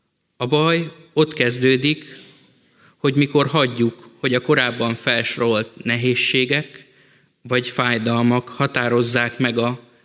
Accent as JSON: {"language": "Hungarian", "region": "Great Hungarian Plain", "country": "Hungary", "said": "amit az Alföldön, ahonnan származom, könnyen ki tud próbálni az ember"}